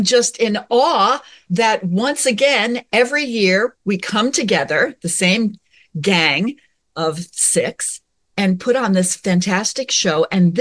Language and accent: English; New York City, New York, United States; My quick is I grew up around New York City, so we had a lot of radio.